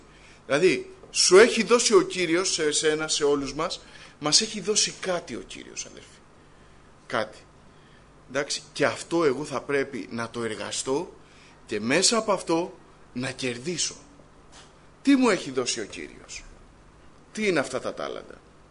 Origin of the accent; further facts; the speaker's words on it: Greece; born there; ο Θεός έκανε χάρη σε μένα και επέτρεψε να γεννηθώ στην Ελλάδα το 1980.